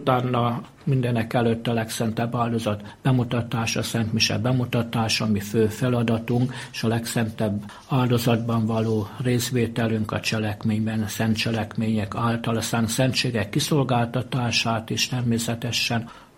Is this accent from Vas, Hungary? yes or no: yes; Szombathely, Vas, Hungary; a szülővárosomban érkezem, onnan indultam, odaérkezem is vissza